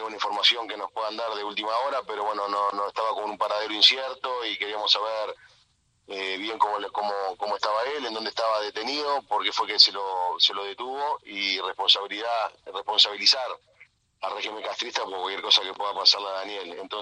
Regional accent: Uruguay; lo tengo que decir como uruguayo

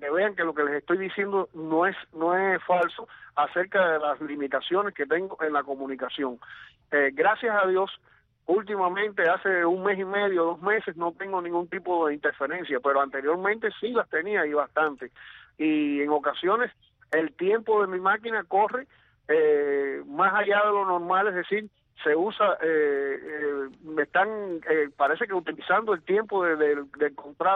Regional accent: Cuba; yo soy cubano, nací en Cuba, vivo en Cuba

